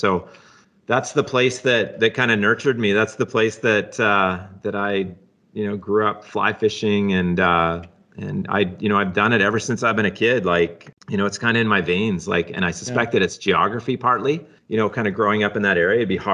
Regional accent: British Columbia, Canada; But I actually grew up in the Kootenays, which is where the headquarters are. And so I grew up in the Rockies and then eventually kind of migrated out west a little bit farther out to the coast.

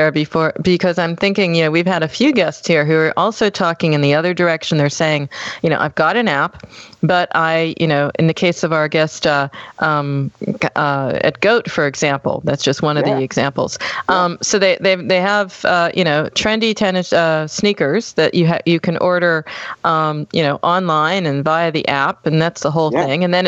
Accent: United States; now in Germany; Well, I'm American. I'm living in Germany

